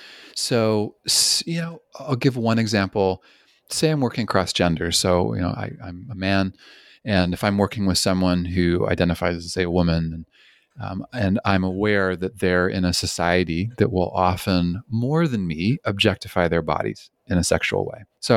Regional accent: Canada; also born or lived in British Columbia; I'm originally from Canada, and I spent 10 years in British Columbia

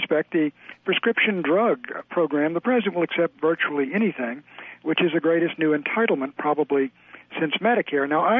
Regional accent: Washington, District of Columbia, United States; we're going to have a 9/11, a mushroom cloud in my hometown of Washington.

